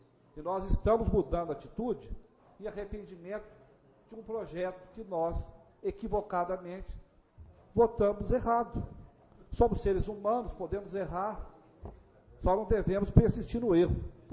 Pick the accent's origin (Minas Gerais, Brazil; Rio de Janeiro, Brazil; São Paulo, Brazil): Minas Gerais, Brazil; Muzambinho; fui nascido e criado em Muzambinho, pretendo aqui morrer